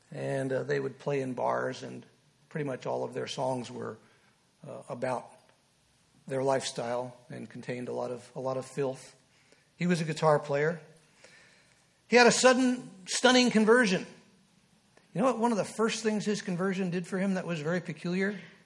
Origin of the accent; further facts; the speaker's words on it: New Jersey, United States; now in Oklahoma, United States; I was raised in New Jersey. I didn't see much branding going on close to New York City. But when we first moved to Oklahoma from New Jersey